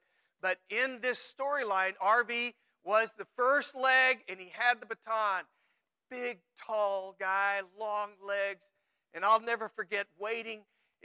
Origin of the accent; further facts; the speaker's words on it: Texas, United States; I'm originally from Texas, which, whatever. We all have a place we grew up, right?